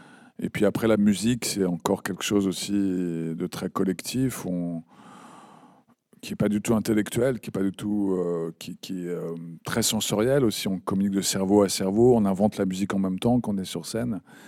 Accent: Paris, Île-de-France, France; en tant que petit Parisien, vraiment d'un Paris qui, à l'époque, était encore populaire, donc qui avait grandi dans le bitume

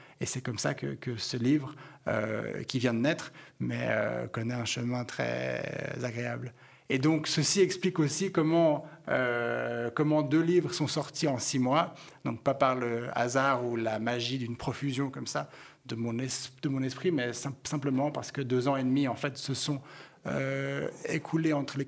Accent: Geneva, Switzerland; j'ai grandi à Genève

